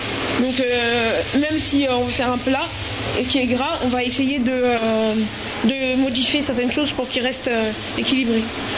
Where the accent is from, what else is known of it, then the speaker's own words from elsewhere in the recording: Saint-Denis, France; j'avais l'impression que c'était chez moi à Saint-Denis, mais en Normandie.